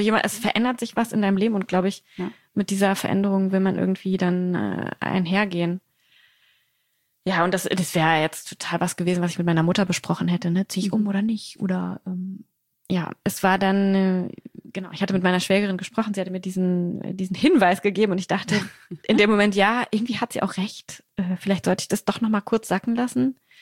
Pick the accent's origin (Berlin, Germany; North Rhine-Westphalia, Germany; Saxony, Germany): Berlin, Germany; Ich wohne hier in Berlin mit meinem Mann und meinen Kindern und ich bin auch in Berlin aufgewachsen, bis ich 12 war. Das heißt, ich habe schon Bezug zu dieser Stadt, aber meine Eltern, mein Bruder wohnen hauptsächlich in Osnabrück, also weit weg.